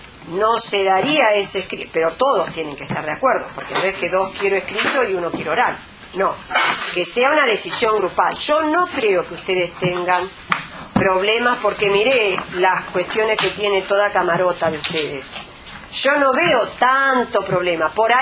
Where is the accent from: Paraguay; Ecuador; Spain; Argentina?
Argentina; Después de Estados Unidos somos nosotros, los argentinos.